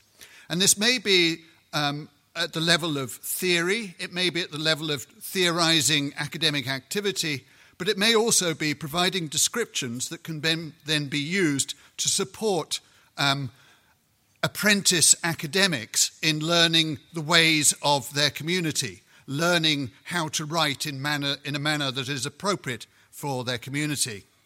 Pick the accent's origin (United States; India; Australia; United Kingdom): United Kingdom; I'm from Britain.